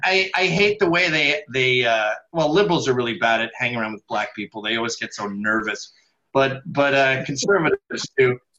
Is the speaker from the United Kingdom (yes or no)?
yes; Scotland, United Kingdom; I'm so Scottish. We never forget a dime.